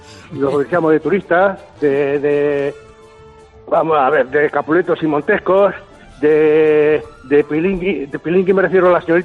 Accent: Ciudad Real, Castilla-La Mancha, Spain; Oye, soy de Ciudad Real.

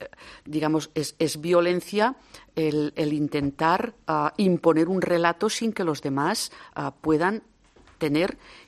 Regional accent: Catalonia, Spain; Cataluña, pues los catalanes somos catalanes.

